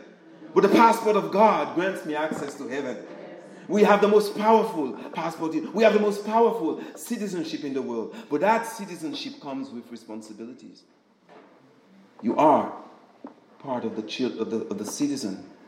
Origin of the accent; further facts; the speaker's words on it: Dominica; born there; I've been naturalized. I was born in Dominica, which means I'm a Dominican.